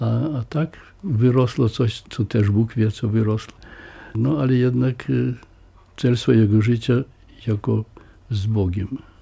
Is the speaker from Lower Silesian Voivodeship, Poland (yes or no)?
no; Kleniki, Podlaskie Voivodeship, Poland; Kleniki to jest duża wieś, ale ja urodziłem się na kolonii. Koło cmentarza niedaleko i tam ja dotychczas mieszkam.